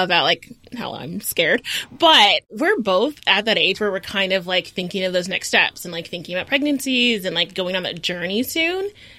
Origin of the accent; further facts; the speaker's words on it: Houston, Texas, United States; I'm from Houston, Texas.